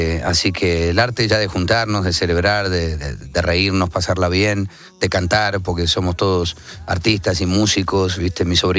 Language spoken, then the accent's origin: Spanish; Argentina; Sí, no podía escapar a eso